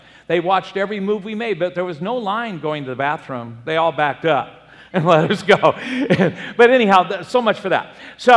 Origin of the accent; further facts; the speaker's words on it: California, United States; they felt I was a surfer from California, so they sent me to Barstow because I love sand so much.